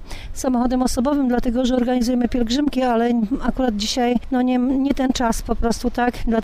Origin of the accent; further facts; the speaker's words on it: Łódź, Łódź Voivodeship, Poland; Dzisiaj jestem z Łodzi i przyjechałam do świętego Józefa, do Kalisza z małżonkiem, samochodem osobowym